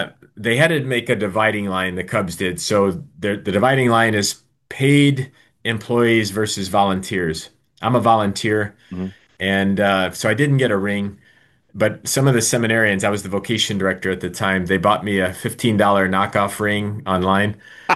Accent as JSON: {"language": "English", "town": "Chicago", "region": "Illinois", "country": "United States", "tie": "born or raised there", "said": "I'm a lifelong Phillies fan, even though I grew up here in Chicago."}